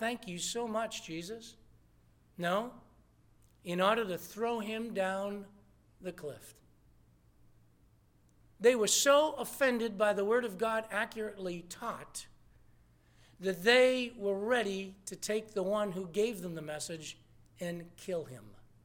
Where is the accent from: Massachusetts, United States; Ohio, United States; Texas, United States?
Massachusetts, United States; Lawrence; I grew up in the Greater Lawrence area.